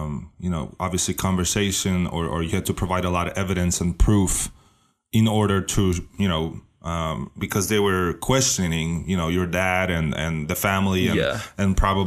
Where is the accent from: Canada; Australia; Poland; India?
Poland; English is a second language; moved away as an adult; now in United States; I'm from Poland and I came here when I was 19.